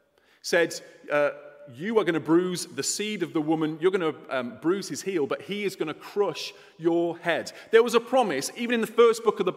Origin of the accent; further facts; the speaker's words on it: England, United Kingdom; We are from England. We supported England.